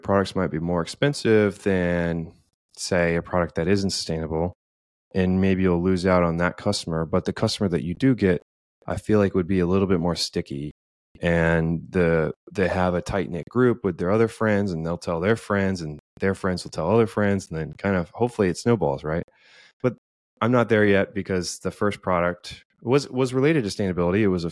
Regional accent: Florida, United States; Well, I grew up and live in Florida, and taking care of your beaches and your environment is something that is implanted in you as a kid

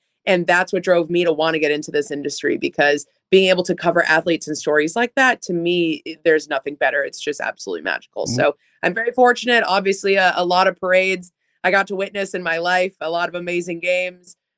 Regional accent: Boston, Massachusetts, United States; I was raised in Metro Boston on the Marathon Line.

